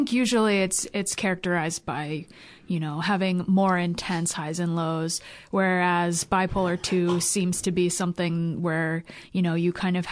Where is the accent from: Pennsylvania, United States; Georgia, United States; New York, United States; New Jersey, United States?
New York, United States; now in Vermont, United States; Yeah, I grew up in the New York area, about an hour north of New York City. And then I lived there for 8 years